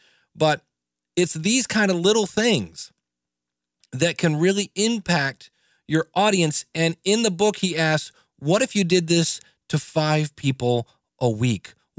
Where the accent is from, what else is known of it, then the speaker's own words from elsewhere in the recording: Akron, Ohio, United States; I'm no means a great tour guide of Cleveland because I grew up in Akron, Ohio.